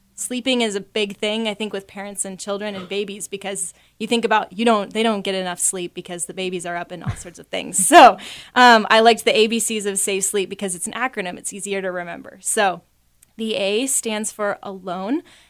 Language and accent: English; Nebraska, United States; also born or lived in Costa Rica; I'm originally from Nebraska, but my story to C of O is quite interesting. My family and I were missionaries in Costa Rica, actually, for 8 years.